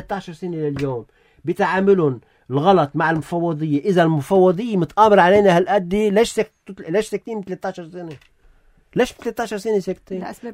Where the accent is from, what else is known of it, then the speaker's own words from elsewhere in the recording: Lebanon; انا كلبناني